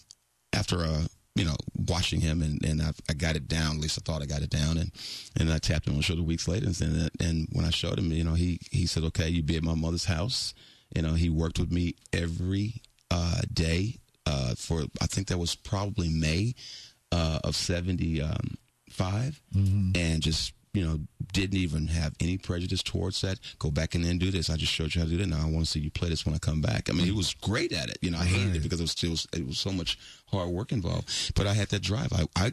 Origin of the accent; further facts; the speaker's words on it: Texas, United States; primarily, I was from Fifth Ward, and my life was that covert crime.